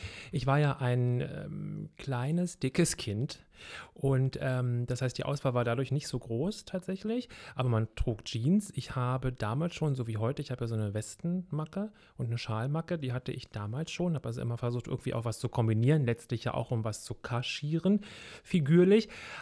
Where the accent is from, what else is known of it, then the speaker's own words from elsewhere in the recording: Berlin, Germany; Also ich bin ja in Kreuzberg groß geworden, in SO 36 in der Lausitzer Straße und bin am Hermannplatz in der Karl-Marx-Straße zur Schule gegangen, in das Albert-Schweitzer-Gymnasium.